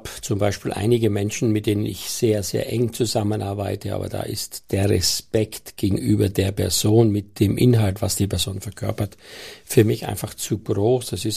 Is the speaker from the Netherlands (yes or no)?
no; Austria; Dieses Förmliche ist für mich als Österreicher ohne dies so ein bisschen ein Problem